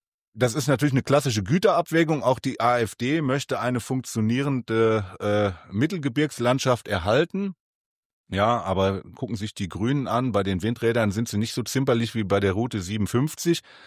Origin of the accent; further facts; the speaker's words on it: North Rhine-Westphalia, Germany; fühlt man sich als Wittgensteiner, ich komme ja aus Wittgenstein, auch so ein bisschen abgehängt.